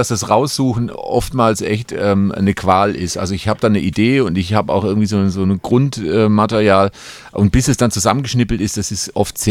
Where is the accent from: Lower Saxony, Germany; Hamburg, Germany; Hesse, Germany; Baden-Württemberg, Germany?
Baden-Württemberg, Germany; bin halt irgendwie so als Schwaben-Comedian, als Schwabe-Comedian bekannt worden.